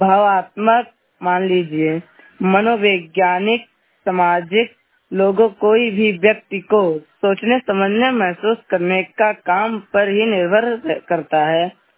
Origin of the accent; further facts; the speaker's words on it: Haraiya, Uttar Pradesh, India; मैं हरैया बाजार सगरवा से हूँ।